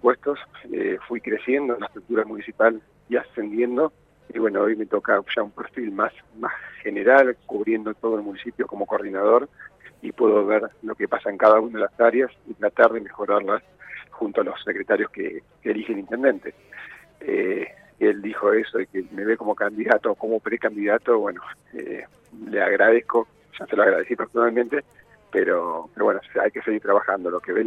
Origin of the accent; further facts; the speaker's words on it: La Plata, Buenos Aires Province, Argentina; now in Esquel, Argentina; Yo no soy de Esquel, vine ya hace 14 años, y creo que lo que me dio la ciudad difícilmente lo hubiera dado mi ciudad de origen. Yo soy de La Plata